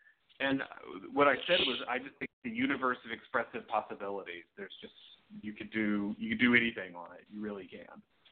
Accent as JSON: {"language": "English", "town": "Atlanta", "region": "Georgia", "country": "United States", "tie": "born or raised there", "said": "I grew up outside Atlanta, so at that time Fox 97.1 played music from the 50s and 60s."}